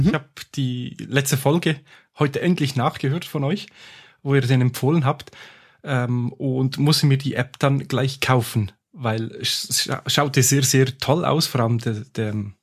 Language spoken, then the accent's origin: German; Switzerland; ich kenne es jetzt bei uns in der Schweiz